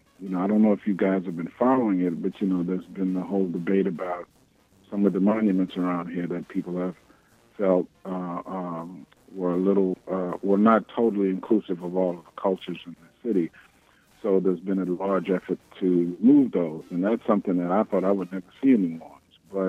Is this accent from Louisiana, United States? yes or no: yes; New Orleans, Louisiana, United States; Well, you know, New Orleans, life here for me has been great. I mean, this is my hometown. I've loved it for a number of years. I moved back here in 1995